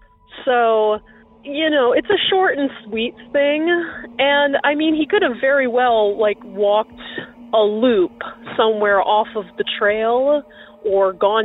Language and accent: English; Washington, United States; I'm from Washington State.